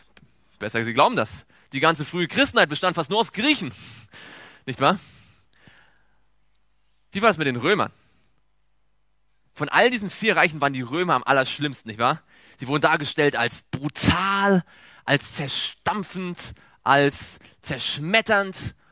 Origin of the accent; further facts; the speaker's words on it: East Germany, Germany; born there; Ich bin gebürtig aus der ehemaligen DDR.